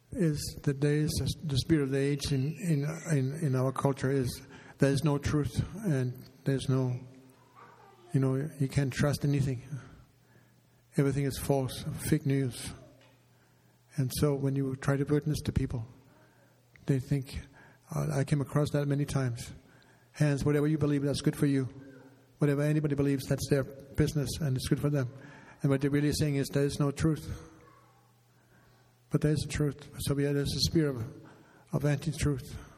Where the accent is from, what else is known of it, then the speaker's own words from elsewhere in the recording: Denmark; English is a second language; When I grew up in Denmark, there was a very much a rebellion against any kind of institution.